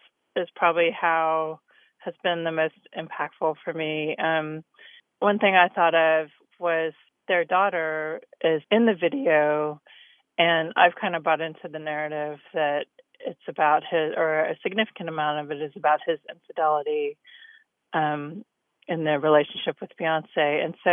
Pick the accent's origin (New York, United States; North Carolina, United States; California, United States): North Carolina, United States; Raleigh; I'm from Raleigh, North Carolina.